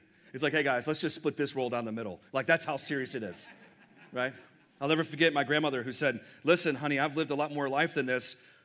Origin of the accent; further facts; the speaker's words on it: Texas, United States; I mean, as a Texan, we even remember things where we completely got destroyed, like the Alamo.